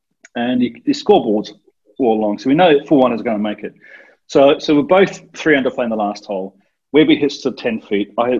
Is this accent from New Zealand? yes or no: yes; New Zealand; when I was growing up in New Zealand